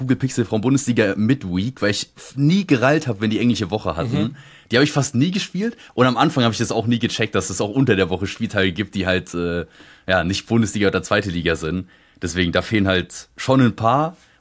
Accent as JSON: {"language": "German", "region": "Saarland", "country": "Germany", "said": "ich komme ja aus dem Saarland"}